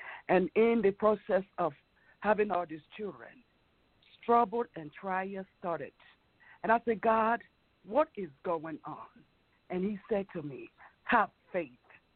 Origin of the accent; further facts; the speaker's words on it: Nigeria; English is a second language; As you all hear me, I have an accent because I'm originally from Nigeria.